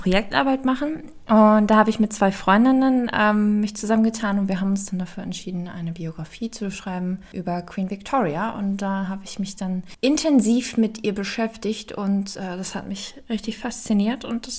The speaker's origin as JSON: {"language": "German", "region": "Hamburg area", "country": "Germany", "said": "der Nähe von Hamburg"}